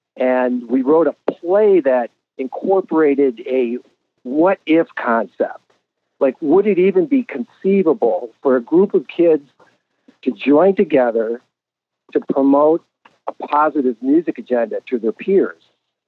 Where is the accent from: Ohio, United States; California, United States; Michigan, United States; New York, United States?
Michigan, United States; Detroit; And personally, growing up in Detroit in the 60s, I was glued to that transistor radio.